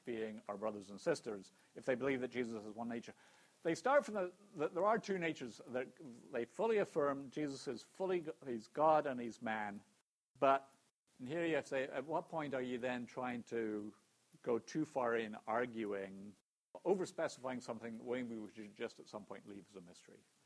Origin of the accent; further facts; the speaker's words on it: United Kingdom; certainly growing up in Britain was often used.